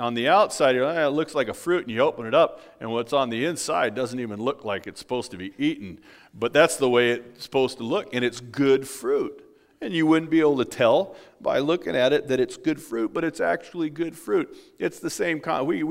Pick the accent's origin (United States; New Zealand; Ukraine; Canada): United States; California; And I grew up in Southern California. I'd get them right across the street from my house.